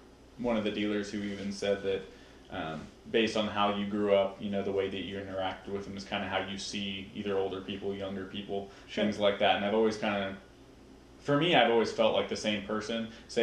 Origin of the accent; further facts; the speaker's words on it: California, United States; also born or lived in Wyoming; I was born in Wyoming, I live in California now, but I've lived here my whole life